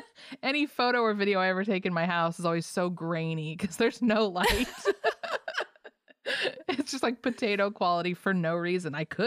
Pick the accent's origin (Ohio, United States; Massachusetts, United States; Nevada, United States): Nevada, United States; Well, growing up in Nevada, and they are just the cutest.